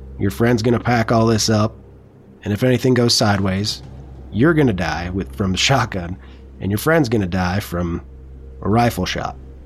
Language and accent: English; Minnesota, United States; I'm originally from Minnesota, but I tried really hard to lose the accent because people gave me shit everywhere I went because I sounded weird.